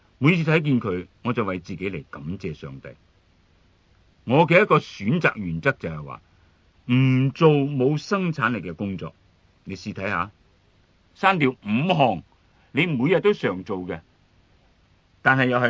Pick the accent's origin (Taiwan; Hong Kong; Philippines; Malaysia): Hong Kong; 因为呢可能我们香港人啊真是呢觉得除了赚钱之外、工作之外呢，一切皆下品的。